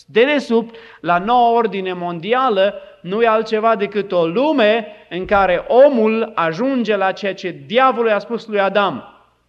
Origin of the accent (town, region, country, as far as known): Romania